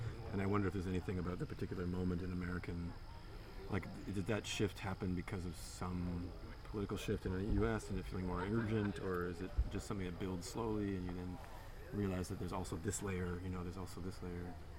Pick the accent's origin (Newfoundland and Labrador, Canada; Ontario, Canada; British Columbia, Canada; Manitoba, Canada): Ontario, Canada; Windsor; I'm originally from Windsor near Detroit, and we did all this work around the Chemical Valley there.